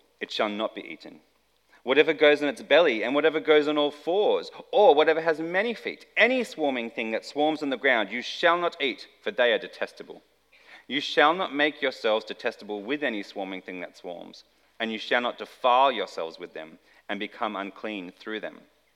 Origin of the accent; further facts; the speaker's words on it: Australia; I didn't grow up going to church, and so as an Aussie kid in the 90s